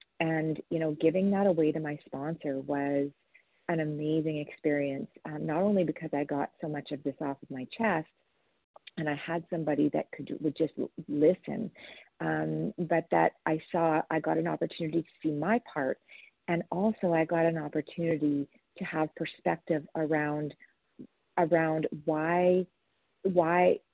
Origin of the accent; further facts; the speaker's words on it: Alberta, Canada; now in Ontario, Canada; I'm from Alberta, Canada, currently in Ontario.